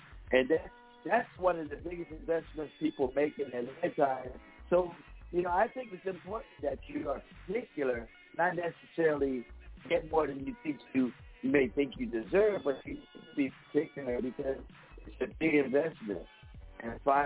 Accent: Philadelphia, Pennsylvania, United States; moved away as an adult; now in Texas, United States; Okay, well, I'm from Philly. So I left there when I was 21 and never moved back there.

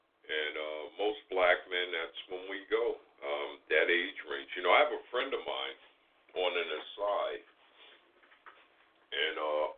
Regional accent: Wyandanch, New York, United States; we attended a church in Amityville, and I grew up in Wyandanche.

